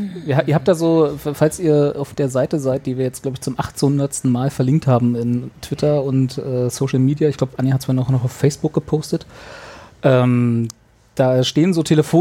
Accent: Berlin, Germany; auch wir als Berliner brauchen nicht mal so weit reisen, um auf ein Dorffest zu kommen, nur nach Steglitz.

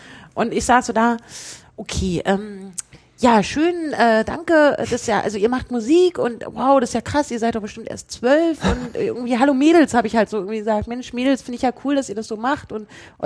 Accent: Magdeburg, Saxony-Anhalt, Germany; nee, wir sind keine Mädchen und ja, wir kommen aus Magdeburg

